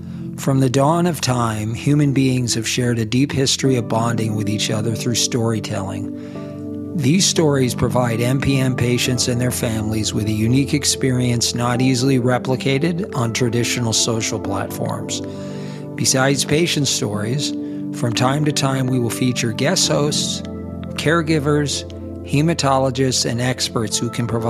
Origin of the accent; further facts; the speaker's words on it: New York City, New York, United States; born there; I was born on Passover in New York City myself, and so born at Beth Israel Hospital in Manhattan.